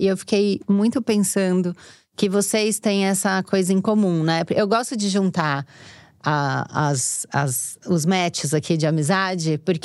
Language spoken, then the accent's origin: Portuguese; Águas de São Pedro, São Paulo, Brazil; Eu cresci em Águas de São Pedro, então… E meus avós, que eram de lá